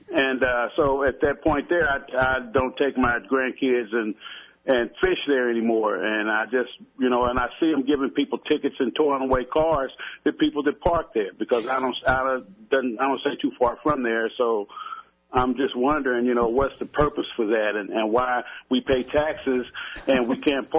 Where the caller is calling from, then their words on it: Kansas City, Kansas, United States; I'm calling from Kansas City, Kansas.